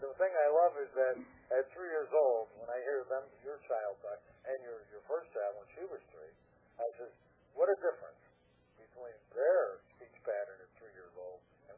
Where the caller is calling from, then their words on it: Connecticut, United States; I'm calling from Litchfield County, Connecticut.